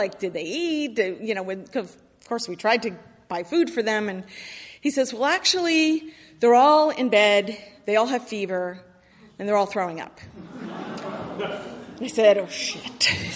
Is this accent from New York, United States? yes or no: yes; New York, United States; cousin that lives in Israel that I grew up with in New York, and we're very close